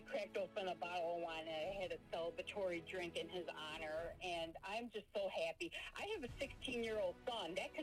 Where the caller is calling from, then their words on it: Florida, United States; from Florida.